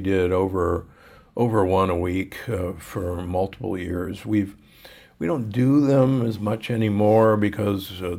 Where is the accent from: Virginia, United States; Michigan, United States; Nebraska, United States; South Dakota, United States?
Nebraska, United States; Omaha; Don't get me wrong. I grew up in Omaha.